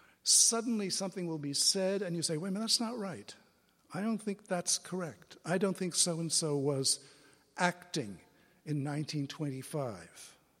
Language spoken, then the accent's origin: English; New York, United States; I knew about him a little bit because I grew up in New York.